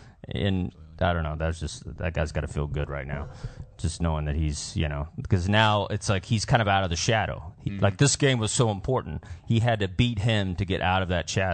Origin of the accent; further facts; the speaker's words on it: Bedford, Texas, United States; his name's Dustin, he's from my hometown, Bedford, Texas. We both went to the same high school. I went a little earlier, as you can tell.